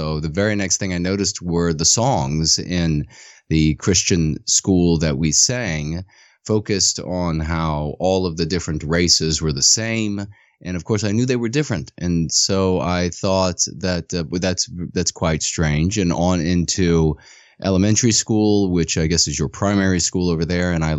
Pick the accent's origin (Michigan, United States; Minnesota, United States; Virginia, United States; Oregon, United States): Virginia, United States; I'm a Southerner from Virginia, very proud of being a Southerner, and family fought in the war for Southern independence.